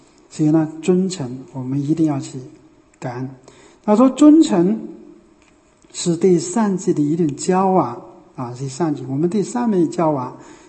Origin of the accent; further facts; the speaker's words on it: Zhengyang, Anhui, China; 都是安徽，都是我们家乡的人，是吧？那边还有好多人到我这里来皈依，是吧？一听说我是正阳人，好亲切，是吧？